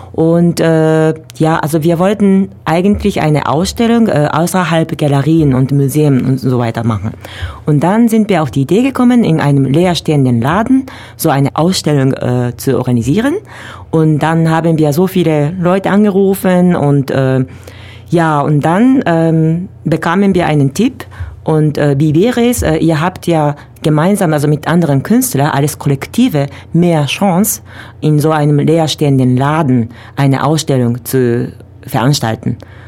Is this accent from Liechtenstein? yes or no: no; Japan; now in Ulm, Germany; Also wir sind beide Japaner.